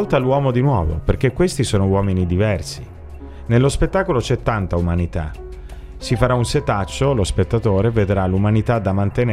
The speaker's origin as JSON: {"language": "Italian", "town": "Turin", "region": "Piedmont", "country": "Italy", "said": "Io sono torinese"}